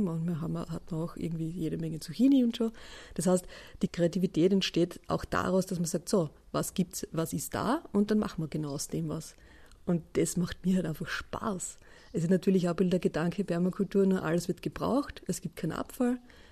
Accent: Styria, Austria; Erstens bin ich in der Steiermark aufgewachsen mit einem großen Garten

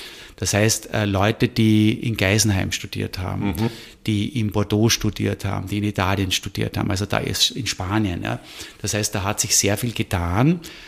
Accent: Austria

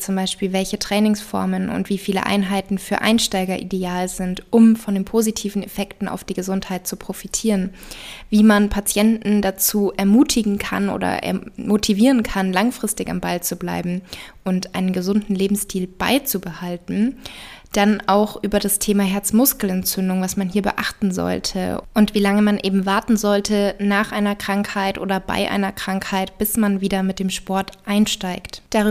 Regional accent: Munich, Bavaria, Germany; ich komme ja auch aus München

